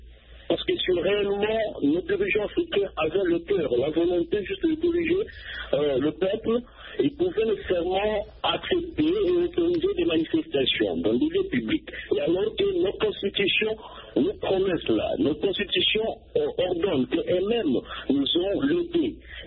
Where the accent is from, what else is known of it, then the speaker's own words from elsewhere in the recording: DR Congo; comme si chez nous, en RDC